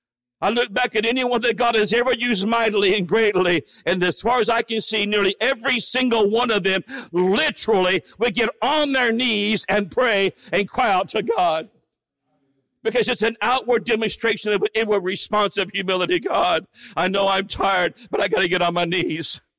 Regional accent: Arizona, United States; I'm from Arizona.

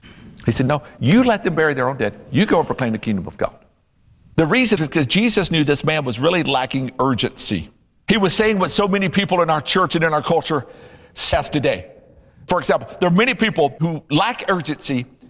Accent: Louisiana, United States; See, I grew up in Louisiana. If it went 105 degrees with 102% humidity, you would think it was snow.

